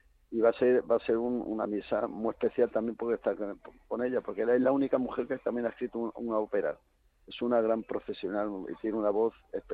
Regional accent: Community of Madrid, Spain; Onda Madrid, ya que es mi tierra, como yo digo.

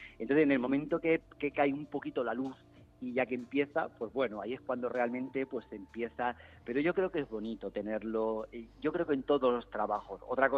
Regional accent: Zaragoza, Aragon, Spain; a través de mi Aragón, que es mi tierra, que es donde yo he nacido, en Zaragoza

